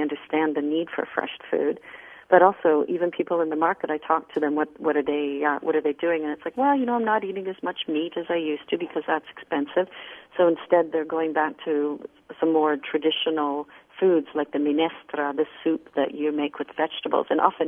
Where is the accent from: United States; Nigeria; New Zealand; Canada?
Canada; my own experience as a child. I grew up in Canada